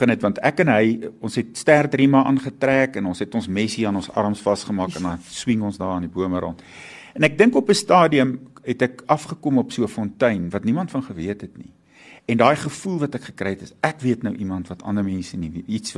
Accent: Pongola, KwaZulu-Natal, South Africa; ek het groot geword in Pongola, in die suikerrietlande

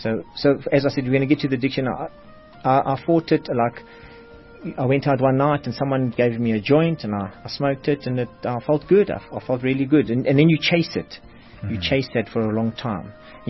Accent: Johannesburg, Gauteng, South Africa; I grew up in the south of Joburg, sort of an average Catholic family

